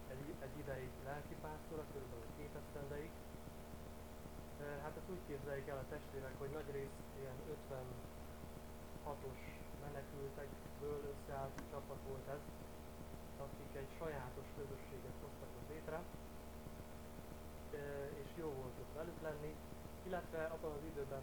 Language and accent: Hungarian; Mezőkanyag, Mureș County, Romania; de én, aki Vásárhely mellett mezőkanyagban nőttem fel, nekem azért a határ az elég messze volt.